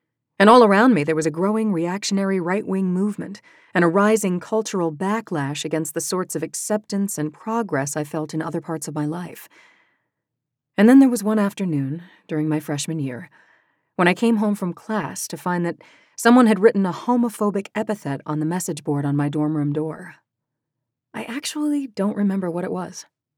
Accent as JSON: {"language": "English", "town": "Allentown", "region": "Pennsylvania", "country": "United States", "tie": "born or raised there", "said": "only a few hours away from my hometown of Allentown, Pennsylvania, but light years away culturally."}